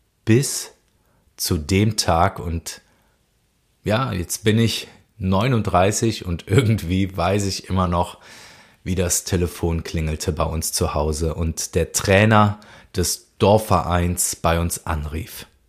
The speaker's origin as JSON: {"language": "German", "town": "Cologne", "region": "North Rhine-Westphalia", "country": "Germany", "said": "Und wenn du jetzt nicht gerade aus meiner Heimat kommst und das für dich sehr fremd klingt, dann möchte ich es dir gerne übersetzen. Es gibt so das Kölsche Grundgesetz"}